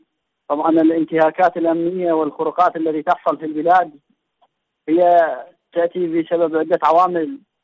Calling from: Iraq; لخروج الاحتلال الأمريكي من بلادنا العراق

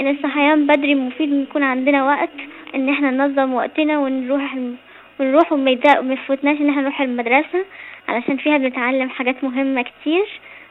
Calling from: Canada

